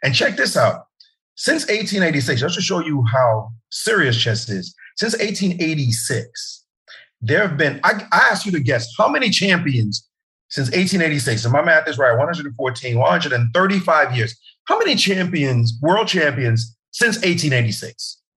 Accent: Brooklyn, New York, United States; also born or lived in Jamaica; You know, I'm from Brooklyn.

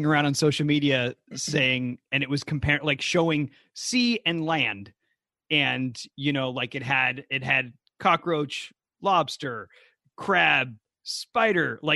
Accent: New England, United States; I'm from New England, so lobsters.

